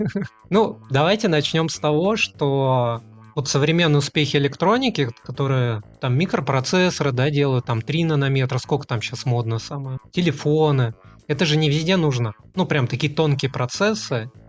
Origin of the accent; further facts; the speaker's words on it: Novosibirsk, Novosibirsk Oblast, Russia; Я из Новосибирска. Заканчивал НГТУ в свое время, факультет радиотехники, электроники и физики.